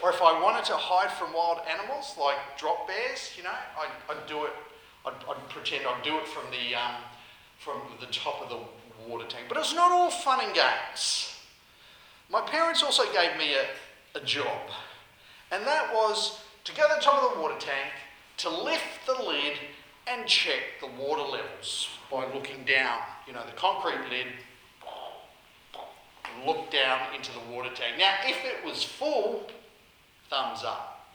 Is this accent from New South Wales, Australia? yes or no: yes; Robertson, New South Wales, Australia; When I was a boy, my hometown. Not Sydney, not Canberra, Robertson. Only a small place.